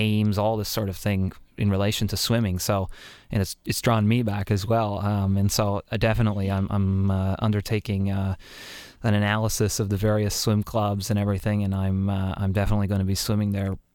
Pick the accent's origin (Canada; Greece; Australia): Canada; even being a Canadian